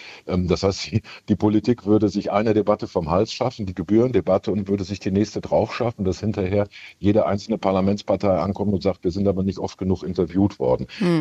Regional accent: North Rhine-Westphalia, Germany; ich komme aus dem Ruhrgebiet

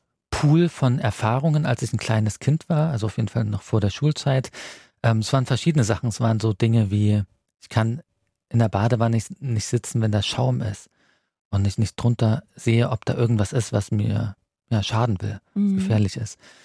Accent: Thuringia, Germany; born there; ich bin in Thüringen geboren, da war dann vielleicht 89

